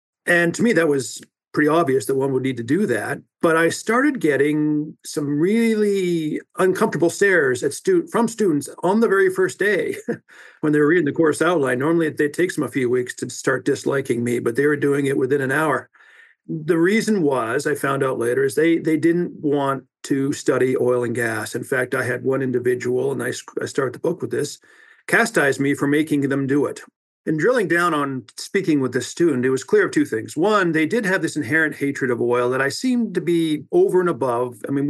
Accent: Cochrane, Alberta, Canada; I grew up in Cochrane, Alberta. A little outside of Calgary, and oil was literally everywhere.

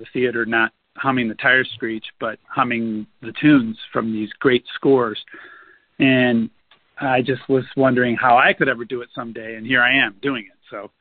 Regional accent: Michigan, United States; And here I'm a kid from Michigan. So it was like I didn't really have any connection to L.A. or the business at all

